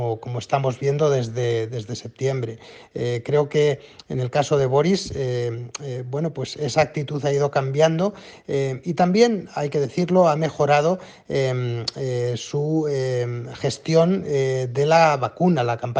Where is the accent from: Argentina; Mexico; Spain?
Spain; lugares como España, que es mi país de origen